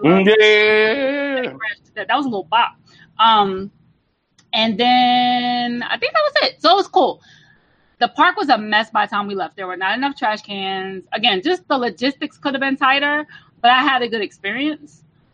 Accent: New York City, New York, United States; as a New Yorker, especially, I could resonate with it because my biggest fear is that my family loses our house in Harlem to taxes

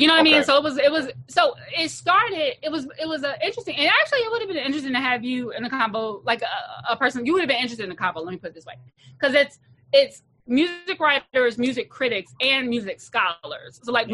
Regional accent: the South, United States; also born or lived in New York; even though I'm largely a New Yorker, I was more or less raised my entire formative years in the South.

